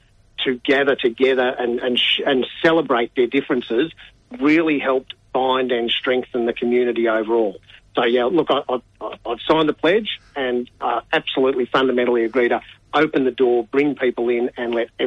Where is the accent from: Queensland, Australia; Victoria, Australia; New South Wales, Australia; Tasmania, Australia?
Victoria, Australia; Springvale; I grew up in Springvale. We had the migrant hostel in the middle of town